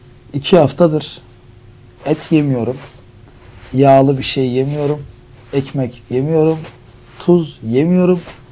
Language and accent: Turkish; Elazığ, Turkey; Tabii ben Elazığ'dan geldim bizim örf adetimize göre düğünde her şey olur.